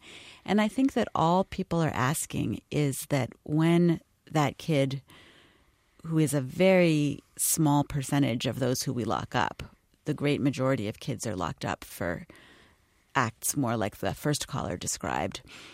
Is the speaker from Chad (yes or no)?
no; California, United States; But it's interesting because I'm from California